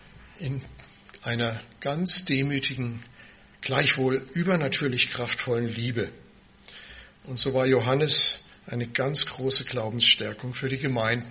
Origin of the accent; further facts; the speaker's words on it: Hesse, Germany; Ich bin dann in Hessen ja aufgewachsen.